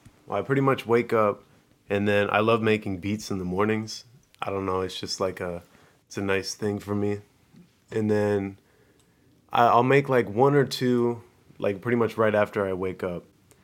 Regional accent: Mound, Minnesota, United States; Well, I grew up in a variation of places in Minnesota, and then graduated from a town called Mound.

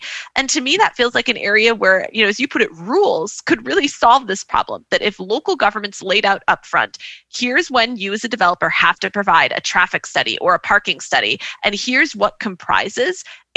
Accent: Milwaukee, Wisconsin, United States; moved away; Yeah, so I'm a native of Milwaukee, Wisconsin, and my hometown neighborhood has not changed at all. Since I've moved away, you know, almost 20 years ago, it is exactly the same.

